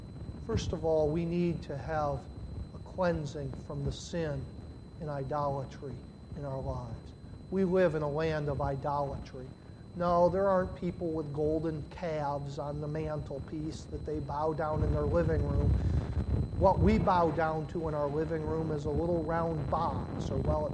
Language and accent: English; Pennsylvania, United States; I can remember growing up in Pennsylvania, northern, at least the northern part, doesn't know the meaning of a straight road.